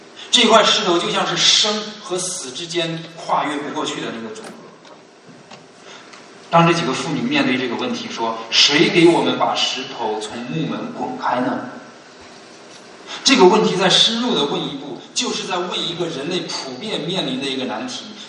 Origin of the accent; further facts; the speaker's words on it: China; 他们不是像我们中国人的坟墓是在地底下挖个坑